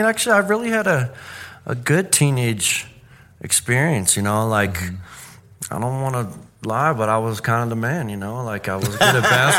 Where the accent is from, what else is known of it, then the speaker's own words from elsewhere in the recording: Philadelphia, Pennsylvania, United States; And I have a younger sister. And we grew up in Center City, Philadelphia.